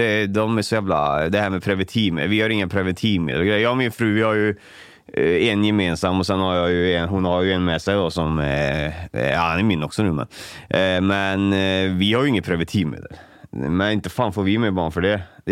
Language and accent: Swedish; Colombo, Western Province, Sri Lanka; now in Sweden